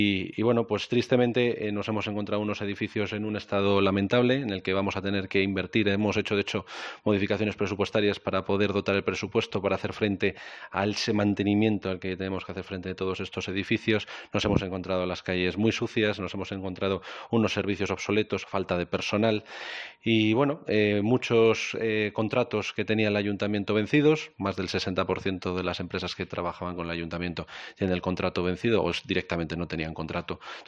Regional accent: Matalpino, Community of Madrid, Spain; also born or lived in Cerceda; nací en La Paz, como toda la mayoría de los niños de mi generación, pero mis padres pues vivían en Matalpino, mis primeros años viví en Matalpino, luego nos trasladamos a Cerceda y desde entonces. Así que del pueblo nacido, crecido y vivido.

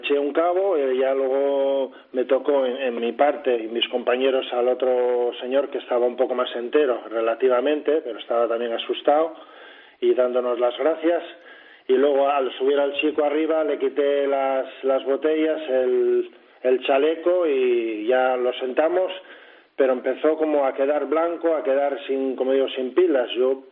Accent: Gijón, Asturias, Spain; Estamos en mi tierra.

